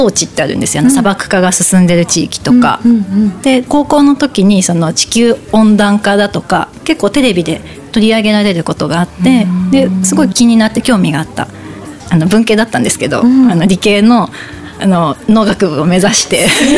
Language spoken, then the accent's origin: Japanese; Izumo, Shimane, Japan; also born or lived in Tottori; 私は氷川町出身、出雲市なんですけど、そう、で大学が鳥取で、鳥取で6年間過ごした後に、就職でまたこっちに戻ってきました。